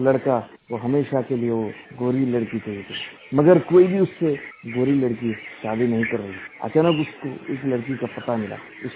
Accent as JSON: {"language": "Hindi", "region": "West Bengal", "country": "India", "said": "और मैं वेस्ट बंगाल का रहने वाला हूँ।"}